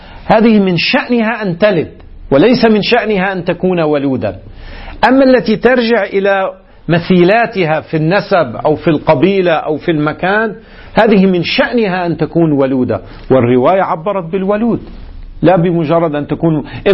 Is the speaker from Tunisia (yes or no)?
no; Lebanon; الان مثلا عندنا في لبنان